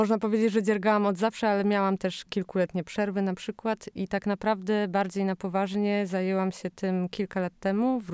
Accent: Olsztyn, Warmian-Masurian Voivodeship, Poland; ja pochodzę z Olsztyna, tu się wychowałam, tu się urodziłam, tu się urodzili moi rodzice, z kolei dziadkowie przyjechali tutaj z różnych stron.

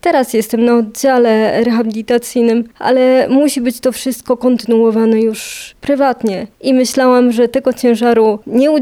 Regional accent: Pomeranian Voivodeship, Poland; Nie, pochodzę spod Słupska.

